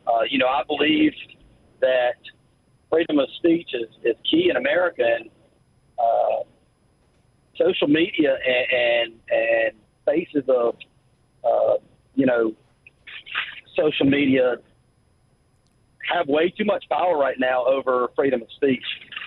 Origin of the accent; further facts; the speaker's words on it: Watkinsville, Georgia, United States; The primary reason I called was I'm from Watkinsville, Georgia. I'm a Georgia fan